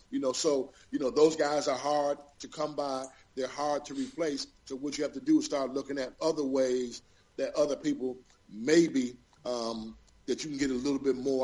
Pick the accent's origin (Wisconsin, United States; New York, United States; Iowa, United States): New York, United States; Buffalo; Well, I mean, I grew up in Buffalo, so I'm from Buffalo. That's my family. Everybody from Buffalo is a Buffalo Bill fan, you know.